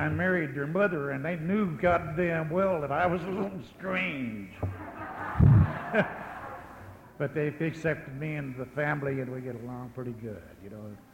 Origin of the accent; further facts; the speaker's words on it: Midwest, United States; There was no such thing back in the Midwest, and I am a redneck from the Midwest, as Narcotics Anonymous.